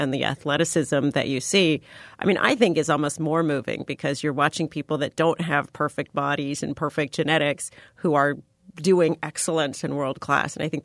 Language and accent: English; San Diego, California, United States; Well, the crazy part of my story is that I grew up in San Diego, where there's no snow